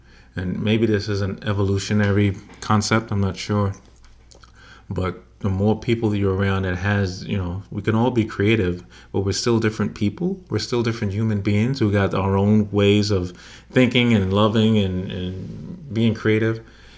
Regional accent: New York, United States; now in Atlanta, United States; as opposed to a place like Atlanta and where I grew up in New York

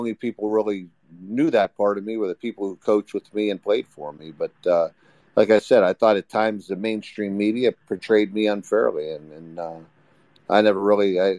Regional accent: Youngstown, Ohio, United States; we grew up in Youngstown.

